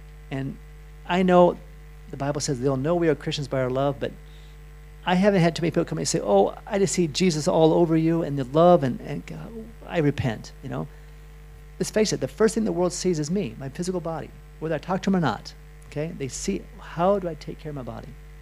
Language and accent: English; Spain; since I'm from Spain, you can sort of forgive me.